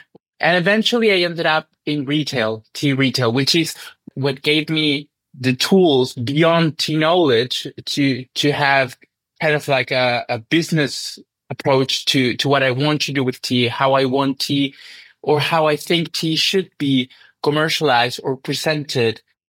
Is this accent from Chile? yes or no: yes; Chile; I come from Chile, the biggest tea drinking country in America, so we are big tea drinkers. I grew up drinking tea.